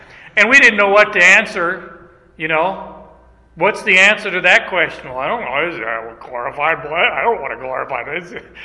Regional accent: Arizona, United States; I was born and raised in Arizona. I was the first one in our whole family of any of … to be born in the United States.

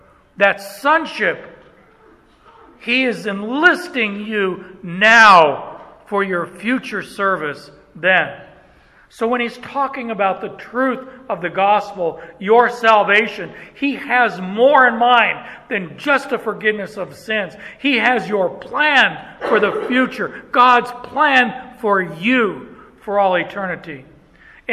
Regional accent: Canada; Now, when I did this as a kid, being Canadian

